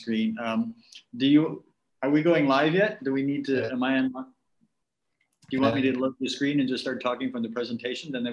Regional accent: Chicago, Illinois, United States; imaginative recreation of history of my hometown and the laboratory that I'm quite fascinated with, the city of Chicago in the United States

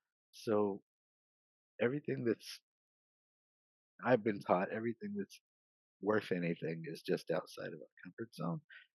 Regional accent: California, United States; now in Vermont, United States; born and raised in California. California, it's all makeup and clothes and hair.

